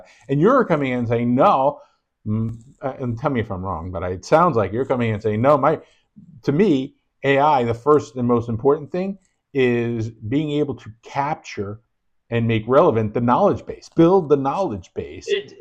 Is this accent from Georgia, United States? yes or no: no; Rosedale, New York, United States; We grew up in Rosedale, New York, in the same neighborhood, right? So we're from the old neighborhood, you know, the old neighborhood.